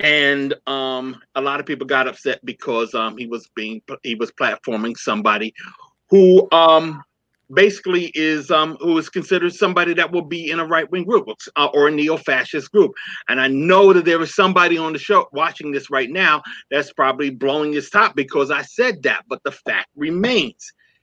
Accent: New Brunswick, New Jersey, United States; And he moved from my hometown, from my town here in New Brunswick, New Jersey.

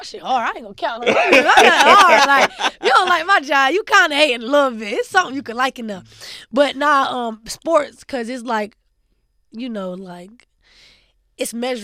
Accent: Savannah, Georgia, United States; even when I was little, like, 7, because growing up in Savannah, I always got free stuff

